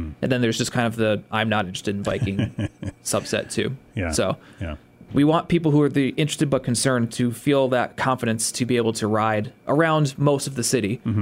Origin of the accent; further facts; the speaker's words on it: United States; I grew up over there near Egremont School. Like, I would go down Elm Street every day.